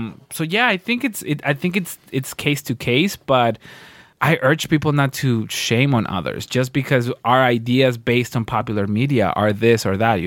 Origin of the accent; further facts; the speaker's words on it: Ciudad Juárez, Chihuahua, Mexico; now in United States; I grew up in Juarez, my sister grew up in Juarez, and my little sister grew up here.